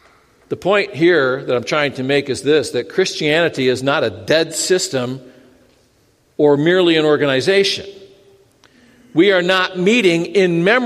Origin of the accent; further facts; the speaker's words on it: United States; I love this country. I'm so glad I'm an American.